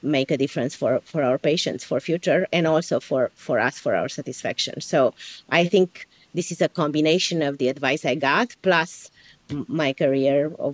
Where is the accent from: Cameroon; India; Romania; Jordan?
Romania; Transylvania; now in United States; I was born in Europe, so I'm from Transylvania, both me and my husband.